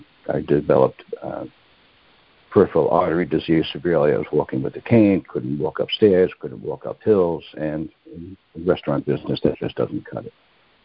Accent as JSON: {"language": "English", "region": "New York", "country": "United States", "said": "I'm from New York, New York."}